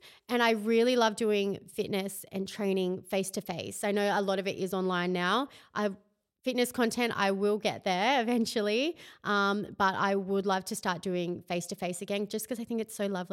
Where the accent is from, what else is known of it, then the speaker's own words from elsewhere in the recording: Tasmania, Australia; I grew up in Tasmania, right at the bottom, hour away from my school. Like, I'm like proper bottom of the world, so countryside.